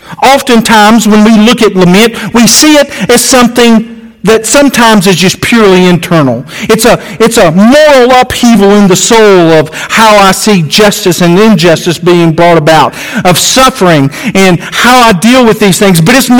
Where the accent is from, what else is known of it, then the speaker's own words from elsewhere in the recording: Alabama, United States; I'm from Alabama.